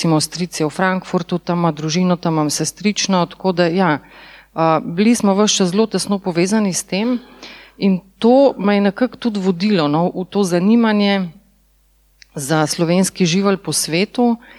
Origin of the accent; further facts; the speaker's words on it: Škofja Loka, Upper Carniola, Slovenia; Tokrat dodajem pozdrave še z gorenjskega konca, sem iz Škofje Loke